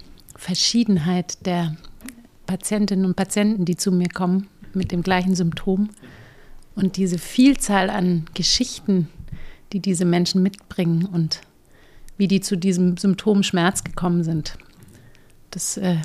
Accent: Munich, Bavaria, Germany; born there; Ich bin in München geboren. Die ältere von 2 Geschwistern.

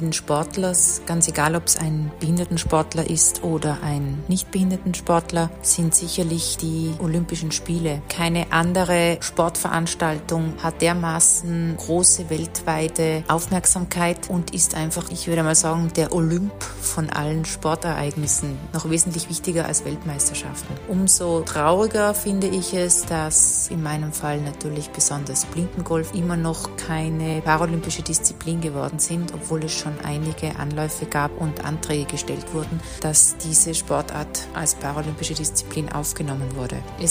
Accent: Austria; ich als stolze Österreicherin

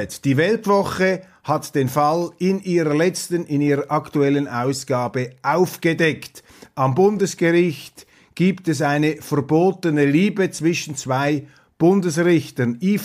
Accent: Switzerland; wieso soll ich mich als Schweizer ans Gesetz gebunden fühlen

